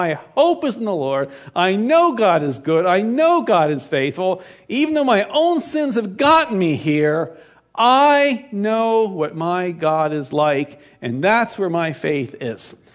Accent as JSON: {"language": "English", "town": "Baltimore", "region": "Maryland", "country": "United States", "tie": "born or raised there", "said": "When I was growing up in Baltimore, I went to a Lutheran church"}